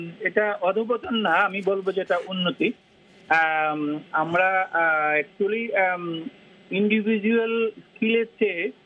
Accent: Bangladesh; আমরা যারা আমি যখন খেলতাম বা আমরা যারা মানে বাংলাদেশি বা ওই দিকের, আমরা সবসময় ব্রাজিল আর আর্জেন্টিনার একটা ইয়ে দেখেছি

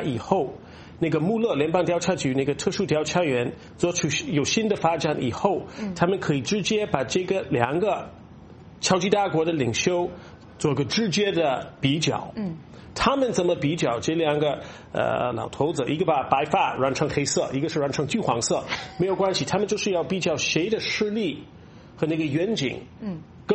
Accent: United States; 我们美国人

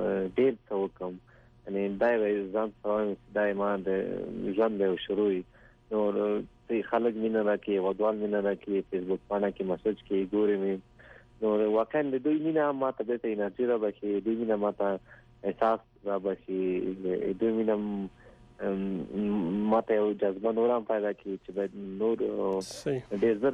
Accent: Laghman, Afghanistan; زه د لغمان

